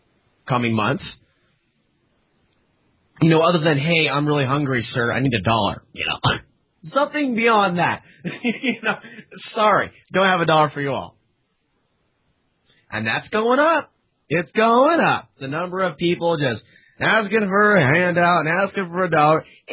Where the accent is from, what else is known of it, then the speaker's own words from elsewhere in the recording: Portland, United States; Like, I'm from Portland. Oh, you mean my dad.